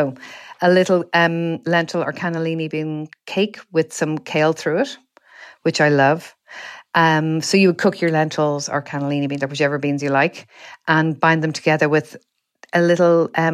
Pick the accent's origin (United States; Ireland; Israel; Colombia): Ireland; Dublin, Leinster; Oh, well, I'm from Dublin, and I did home economics in school.